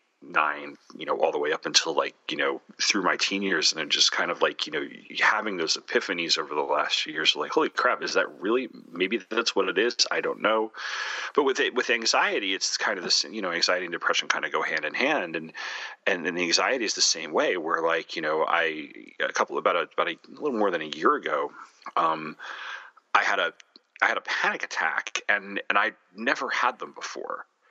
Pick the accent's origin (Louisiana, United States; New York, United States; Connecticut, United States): New York, United States; Long Island; like I come from a place, or, you know, growing up in Long Island, but growing up in the area where I did and around the people I did